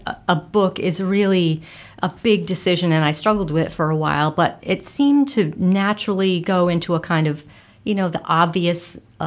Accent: New England, United States; And I'm from New England, so New England seemed to fit.

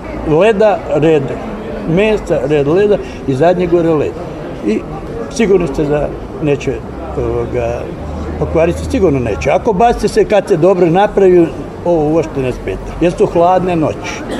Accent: Posavina, Croatia; Ja nisam Slavonac, ja sam Posavac.

